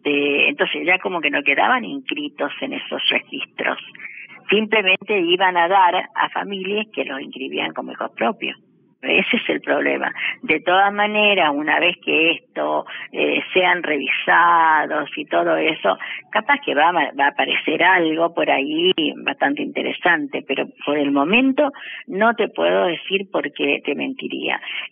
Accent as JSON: {"language": "Spanish", "country": "Chile", "lives_now": "Argentina", "said": "yo soy chilena"}